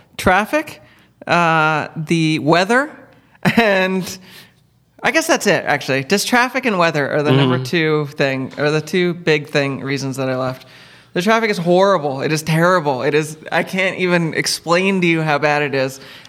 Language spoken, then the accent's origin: English; Idaho, United States; also born or lived in Moscow, United States / Pullman, United States / Los Angeles, United States; So I'm actually from Idaho. I'm okay. from a tiny town in Idaho near McCall, which is sort of a resort town some people know. But yeah, it's a tiny little town, 650 people. And then I lived briefly in Moscow and Pullman.